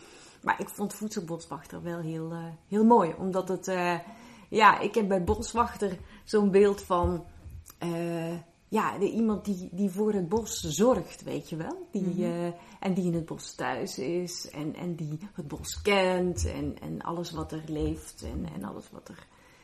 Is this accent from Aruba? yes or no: no; Merchtem, Flemish Brabant, Belgium; Ik kom uit België, Vlaanderen. Mm-hmm. En ik ben geboren en getogen, zoals ze dat zo mooi noemen, in Merchten. En dat is een klein dorpje, nou ja, klein. Maar, aan de rand van Brussel, de Vlaamstalige rand van Brussel.